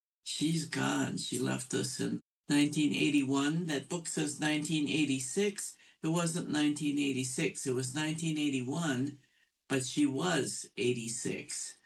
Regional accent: Minnesota, United States

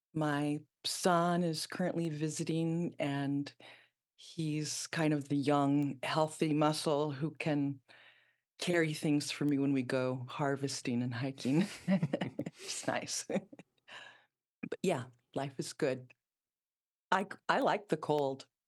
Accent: South Dakota, United States; Da Makota. I am Dakota. I'm an enrolled citizen of the Sisseton Wahpeton Oyate. We are from the Lake Traverse Reservation in South Dakota

